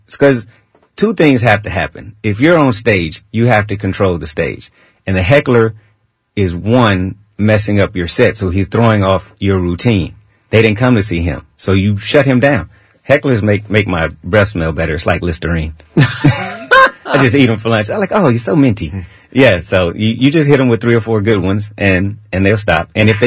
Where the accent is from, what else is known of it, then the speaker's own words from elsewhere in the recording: Oakland, California, United States; my first show was in my hometown of Oakland, in a place called the End Zone, which was one of the toughest places in the city.